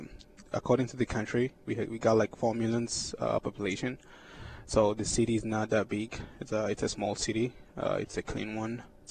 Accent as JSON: {"language": "English", "country": "Rwanda", "tie": "born or raised there", "said": "So I was born in Rwanda, 1996, and."}